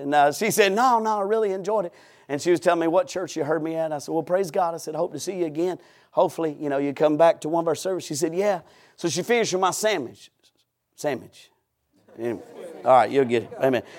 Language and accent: English; Georgia, United States; and I'm from Georgia, so I like sweet tea.